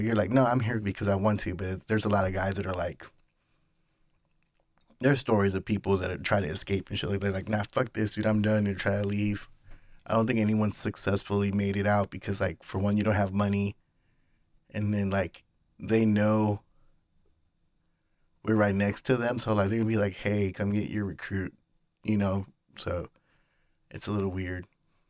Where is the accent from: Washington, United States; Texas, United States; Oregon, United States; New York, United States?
Texas, United States; Houston; born there; also born or lived in California; I was born in Houston, right? I went to the Marines in California, but I flew over there